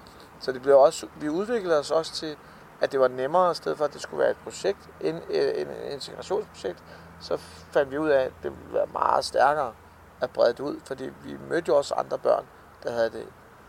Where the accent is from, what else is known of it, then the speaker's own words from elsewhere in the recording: Colombia; now in Denmark; jeg kommer jo til landet fra Colombia.